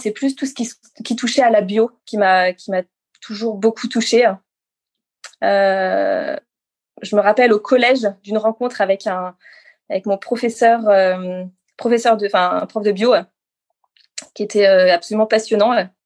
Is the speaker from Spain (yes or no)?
no; Grenoble, Auvergne-Rhône-Alpes, France; also born or lived in Moûtiers; à Moutier, donc en Savoie, dans les Alpes. Et après, j'ai surtout grandi à Grenoble, enfin, à côté de Grenoble.